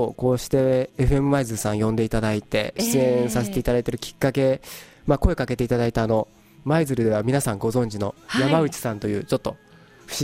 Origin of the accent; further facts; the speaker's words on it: Toride, Ibaraki, Japan; now in Ayabe, Japan; もともとは僕生まれが実は茨城県の取手市というところで、はい、生まれも育ちも関東 で仕事も東京のお茶の水というところで仕事をしてたんですけれども、嫁さんの実家が綾部ということもあって、2000年にこちらに帰ってきまして